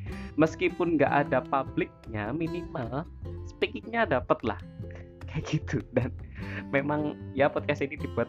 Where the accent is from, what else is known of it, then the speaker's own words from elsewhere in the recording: Central Java, Indonesia; sorry kalau bahasaku agak medok ya, karena aku orang Jawa yang logatnya sangat Jawa sekali.